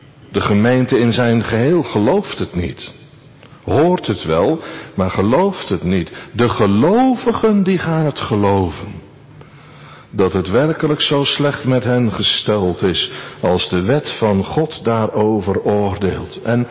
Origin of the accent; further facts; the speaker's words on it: Netherlands; Kijk, bij ons in Holland is het zo, als mensen een gebouw willen bouwen, moet je stenen hebben.